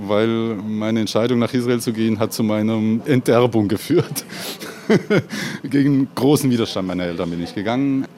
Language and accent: German; Switzerland; Gerade als Schweizer erstaunt es mich manchmal